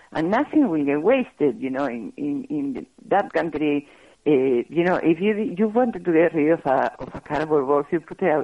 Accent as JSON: {"language": "English", "country": "Peru", "tie": "born or raised there", "moved": "as an adult", "said": "I did growing up in Peru, and I have a very, very funny upbringing, because, you know, my mom being Danish"}